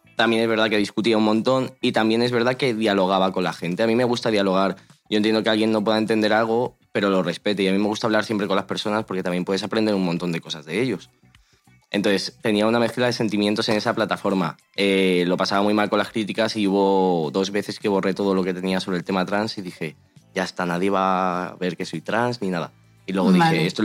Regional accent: Torrejón de Ardoz, Community of Madrid, Spain; me seguía solo con la gente de Torrejón, que es de donde soy

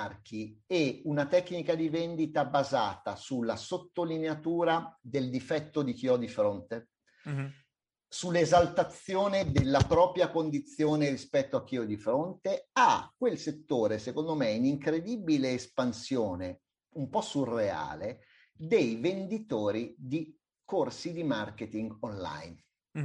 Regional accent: Emilia-Romagna, Italy; lo dico anche da appartenente è molto da emiliano romagnoli

